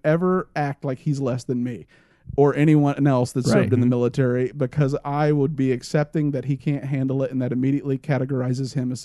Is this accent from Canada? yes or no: no; Lynn, Massachusetts, United States; I'm from Lynn, Massachusetts. We drop our A's.